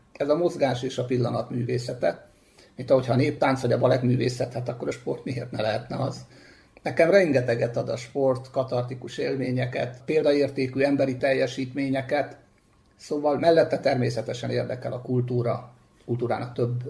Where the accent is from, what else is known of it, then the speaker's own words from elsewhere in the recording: Debrecen, Hajdú-Bihar, Hungary; Mindez Debrecenben, és 1977. januárjában találtunk egymással a judóval